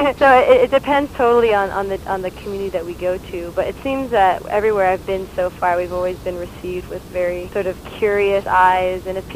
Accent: Virginia, United States; I'm 23 years old. I'm from Virginia

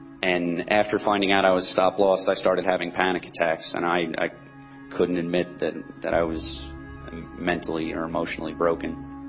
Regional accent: Belmore, New York, United States

